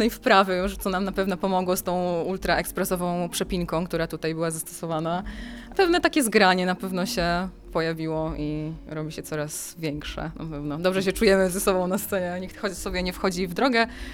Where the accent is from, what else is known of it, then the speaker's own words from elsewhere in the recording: Warmian-Masurian Voivodeship, Poland; now in Gdańsk, Poland; Ja właśnie tą falą z Warmii i Mazur w odwrotną stronę wybyłam do Gdańska, bo jestem z Warmii i Mazur.